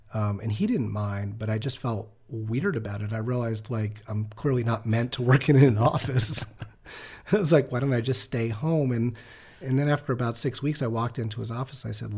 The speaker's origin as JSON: {"language": "English", "region": "New York", "country": "United States", "tie": "born or raised there", "said": "I ran up against the fact that I grew up in New York and I didn't know how to drive a car"}